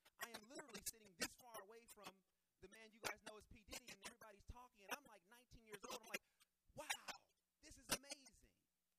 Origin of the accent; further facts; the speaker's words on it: California, United States; now in Los Angeles, United States; I'm from the Bay Area.